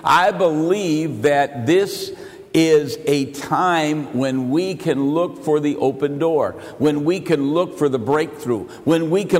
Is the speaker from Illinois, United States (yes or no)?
no; Michigan, United States; I'm from Michigan.